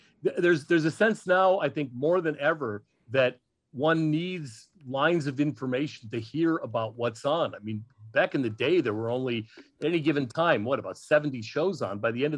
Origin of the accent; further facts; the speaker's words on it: Chicago, Illinois, United States; I grew up in Chicago, and I still, after having lived in upstate New York for 30 years, I still have dreams, actual dreams about Italian beef.